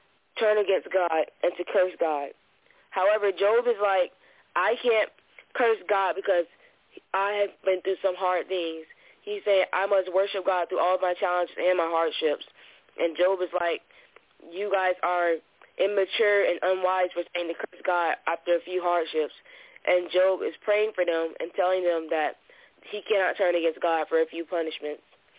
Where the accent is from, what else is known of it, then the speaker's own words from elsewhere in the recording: Jacksonville, Florida, United States; I'm from Jacksonville, Florida.